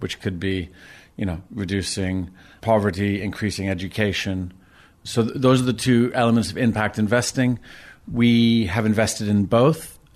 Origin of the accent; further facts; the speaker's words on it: Canada; moved away as an adult; now in London, United Kingdom; I'm originally Canadian, and I've moved to London in 1997